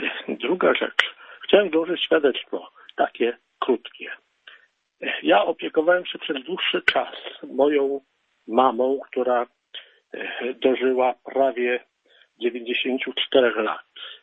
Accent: Nowy Sącz, Lesser Poland, Poland; now in Kraków, Poland; Ja jestem z urodzenia sądeczaninem. Potem wyemigrowałem do Krakowa, ale bez przerwy wracam tutaj z różnych powodów.

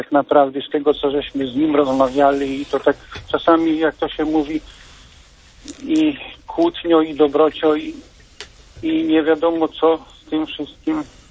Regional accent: Myszyniec, Masovian Voivodeship, Poland; ja pochodzę z diecezji łomżyńskiej i z parafii myszynieckiej.

